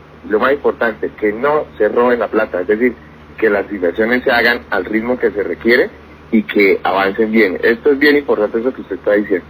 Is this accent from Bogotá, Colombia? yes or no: no; Santander, Colombia; Entonces, somos santandereanos también vigilando aquí la ejecución de la obra.